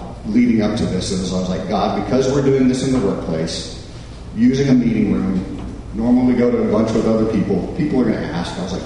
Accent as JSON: {"language": "English", "region": "the South", "country": "United States", "said": "no, we're from the South. We just help our neighbors out, right?"}